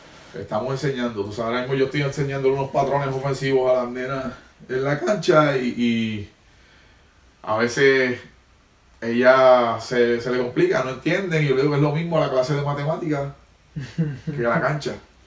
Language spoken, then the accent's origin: Spanish; Puerto Rico; Mi armadora es de Estados Unidos y yo soy de Puerto Rico.